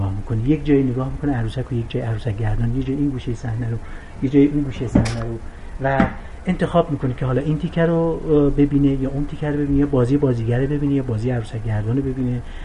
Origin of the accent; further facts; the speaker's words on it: Iran; من ایرانیم، ایرانو دوست دارم، فرهنگ ایرانو دوست دارم، همه اقوام رو دوست دارم